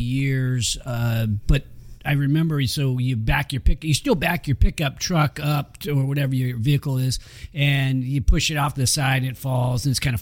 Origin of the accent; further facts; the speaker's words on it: California, United States; Well, I remember as a kid, because I grew up in the Placer County